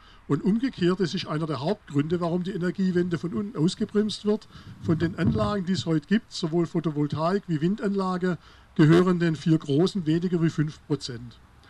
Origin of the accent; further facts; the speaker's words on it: Baden-Württemberg, Germany; Also nicht nur bei uns in Baden-Württemberg werden übrigens keine neuen Windräder mehr gebaut